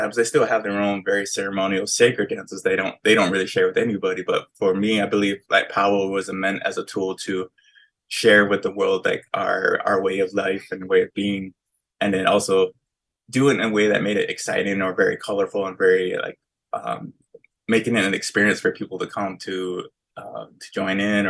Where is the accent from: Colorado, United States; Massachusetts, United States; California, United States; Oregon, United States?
California, United States; Los Angeles; And then growing up in Los Angeles, there's like a huge, like a melting pot of cultures.